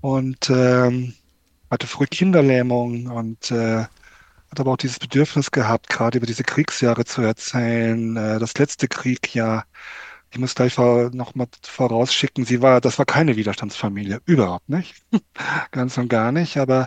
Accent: Siegen, North Rhine-Westphalia, Germany; ich bin aufgewachsen in Siegen, in so 60er Jahre, Anfang 70er Jahre, 64 eben geboren, wie du ja Dore schon gesagt hast. So einer typischen kleinen, ja, so kleinen Reihenhaussiedlung, ja, die so typisch war für die damalige Zeit. Vier Geschwister, die ich hatte

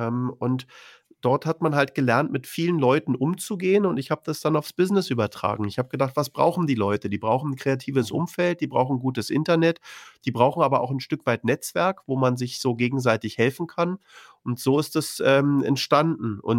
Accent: Berlin, Germany; ich bin in Berlin groß geworden

